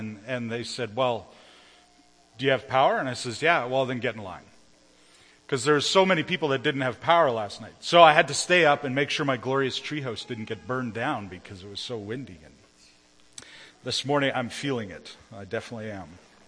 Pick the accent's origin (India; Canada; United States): Canada; Altona, Manitoba; I'm from Altona, so I know it's a little bit of a trek